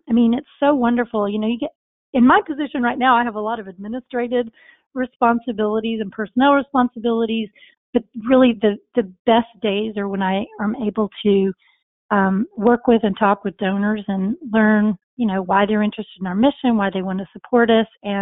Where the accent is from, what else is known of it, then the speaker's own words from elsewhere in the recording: Texas, United States; I grew up in Texas. I've been in the nonprofit world here in Texas for, gosh, I hate to admit how many years.